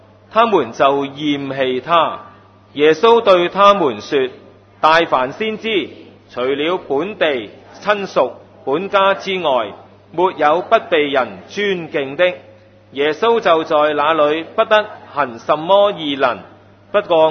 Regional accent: Aberdeen, Southern District, Hong Kong; 我係惠州人嚟嘅，咁我就喺香港出世，我哋喺香港成長，我由細到我做仔嘅時間呢，我就喺香港仔大嘅，所以我係香港仔嚟㗎。真是香港阿北甸，阿北甸華富村大的。

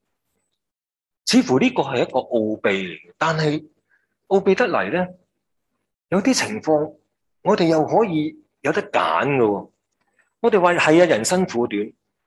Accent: Hong Kong; 喺个咁大嘅疫情底下呢，我哋香港人啦，

